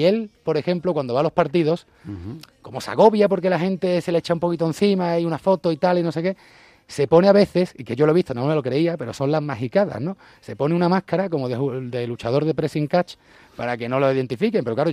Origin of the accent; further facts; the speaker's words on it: Spain; ¿De dónde eres? ¿De España? Primera pregunta. ¿Madrid o Barcelona? No, mira, yo ninguno. Ah, bueno, pero ¿y dónde vive? Yo he vivido todo durante los últimos 10 años en Cádiz.